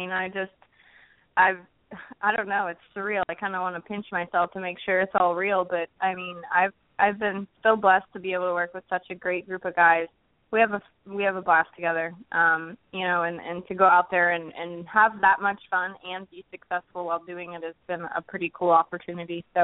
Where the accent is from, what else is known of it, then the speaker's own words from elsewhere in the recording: Texas, United States; I'm excited to have gotten the win there in Dallas in my home state.